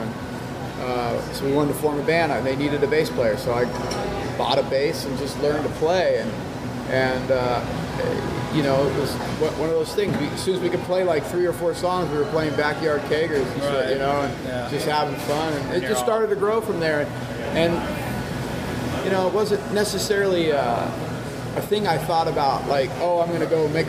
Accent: Lake Tahoe, California, United States; I grew up in Lake Tahoe, California. Small little, you know, mountain town.

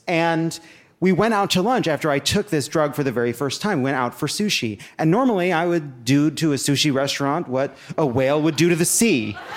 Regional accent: New York, United States; I'm not from here. I'm a Jew from Long Island.

